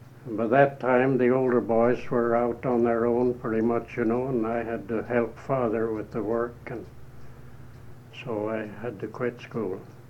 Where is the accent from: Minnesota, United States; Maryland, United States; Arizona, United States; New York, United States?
Minnesota, United States; English is a second language; So I was between 9 and 10 years old before I went to school. And I couldn't speak English. So the school was in English, of course. We lived in a Norwegian settlement back east, you know, back in Minnesota.